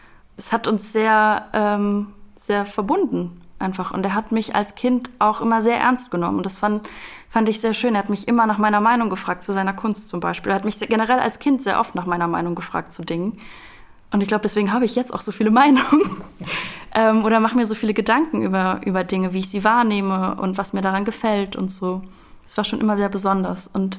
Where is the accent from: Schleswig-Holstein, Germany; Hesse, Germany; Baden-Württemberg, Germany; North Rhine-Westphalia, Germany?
North Rhine-Westphalia, Germany; Düsseldorf; now in Cologne, Germany; Ich komme aus Düsseldorf. Und bin dann fürs Studium nach Köln gezogen